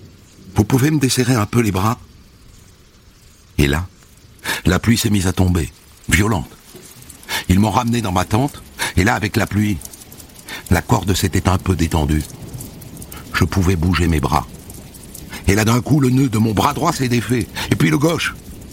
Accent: Cambodia; Ah non, camarade. Au contraire, je viens du Cambodge.

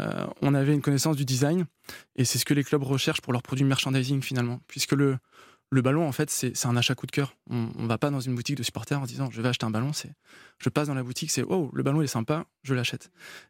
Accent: Nantes, Pays de la Loire, France; on en parle au club du FC Nantes, puisqu'on est nantais

